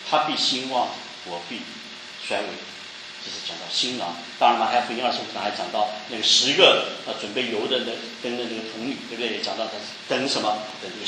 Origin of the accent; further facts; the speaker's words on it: Taipei, Taiwan; now in United States; 我结婚的时候，我不知道你们怎么样，我真的跑老远跑到陈阿姨家去哎，我去娶她哎。我家在台北，她在基隆